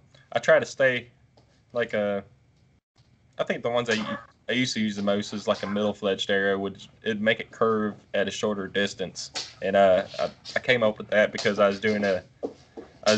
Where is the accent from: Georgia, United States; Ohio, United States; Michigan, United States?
Georgia, United States; Carrollton; I'm from Carrollton, Georgia. It's between, like, right on the Alabama line, just southeast U.S.